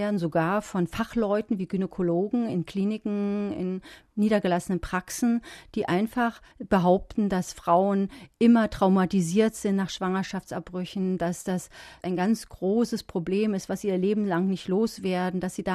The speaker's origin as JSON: {"language": "German", "region": "Berlin", "country": "Germany", "said": "Und das ist uns als Berliner aktive Feministinnen natürlich schon eine ziemliche Herausforderung."}